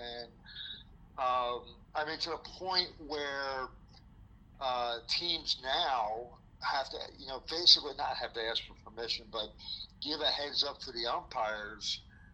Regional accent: Philadelphia, Pennsylvania, United States; Actually, if it's going to happen any place, it's going to happen in my hometown of Philadelphia.

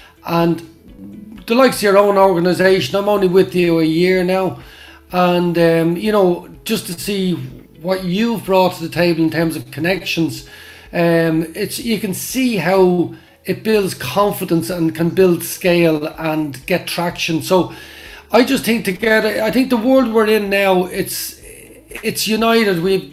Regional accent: Ireland; I'm not being biased because I'm Irish

